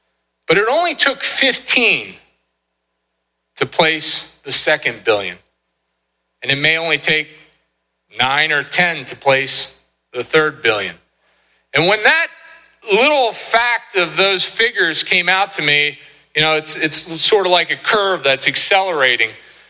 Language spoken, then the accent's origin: English; Middleburg, Pennsylvania, United States; I grew up in Middleburg, went to Midwest School District.